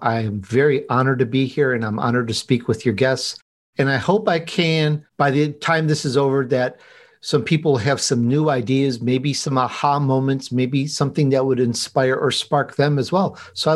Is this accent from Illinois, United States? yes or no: yes; Chicago, Illinois, United States; also born or lived in Sicily, Italy; now in Los Angeles, United States; I really am Italian, by the way. I was born in Sicily, Italy. I grew up in Chicago, but sometimes my Chicago comes out. And I've been in Los Angeles pretty much most of my adult life.